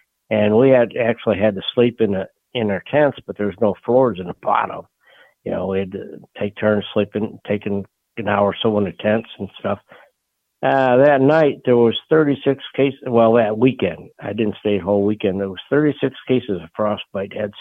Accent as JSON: {"language": "English", "town": "Buffalo", "region": "New York", "country": "United States", "said": "Well, I'm originally from Buffalo area."}